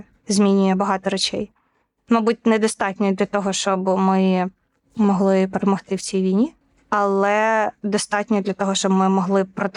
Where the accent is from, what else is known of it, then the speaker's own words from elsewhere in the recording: Sumy, Sumy Oblast, Ukraine; Це точно було в Сумах, звідки я родом.